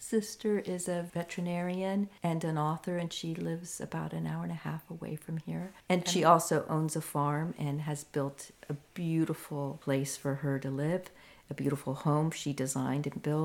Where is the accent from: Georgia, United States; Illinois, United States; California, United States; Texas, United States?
California, United States; Danville; also born or lived in San Francisco; I was born in San Francisco and spent time in my grandmother's house, what was our family home. And then my parents decided to move out of the city in 1964, and they found a ranch-style house in Danville